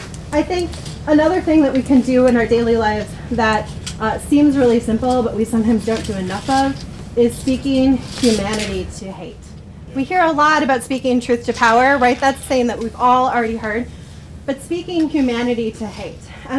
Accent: Janesville, Wisconsin, United States; And I grew up in Janesville, so certainly not as diverse a population as we maybe have here or in some other communities around the United States.

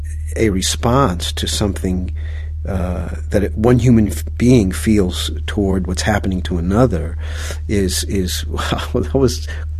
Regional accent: Brooklyn, New York, United States; a kid growing up in Brooklyn without a lot to do.

